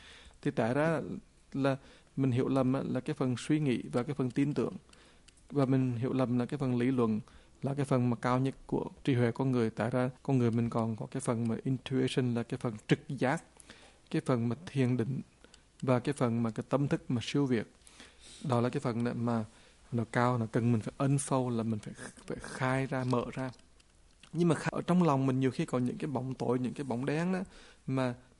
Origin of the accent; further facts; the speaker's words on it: California, United States; Mà tại vì mình dân California mà đâu có bao giờ mình mặc cái áo đâu mà dày tịt đâu